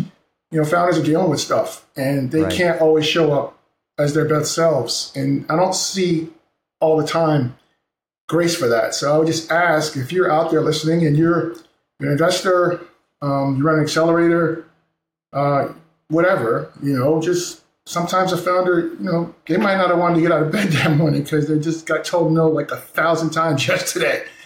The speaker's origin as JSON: {"language": "English", "town": "Brooklyn", "region": "New York", "country": "United States", "said": "I'm from New York, from Brooklyn. I was living in Northeast Wisconsin, a small town called Neenah"}